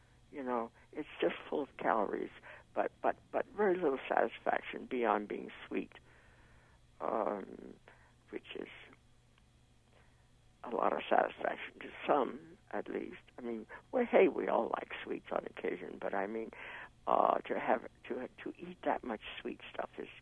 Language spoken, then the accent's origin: English; Blair, Nebraska, United States; born there; now in New York, United States; I was born in Blair, Nebraska, and I'm willing to bet you that there isn't decent bread in Blair, Nebraska.